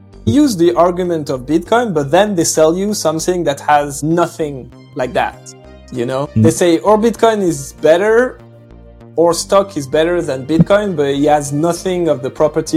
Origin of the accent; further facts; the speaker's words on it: France; I'm in my 30s. I live in France. I'm born and raised in France. I've been traveling a lot over the last like 4 years in Latin America.